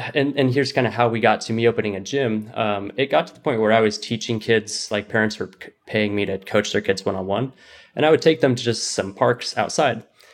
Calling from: Riverside, California, United States; I'm calling in from Riverside in Southern California.

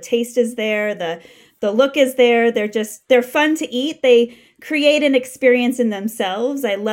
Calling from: Denver, Colorado, United States; I'm calling from Denver, Colorado.

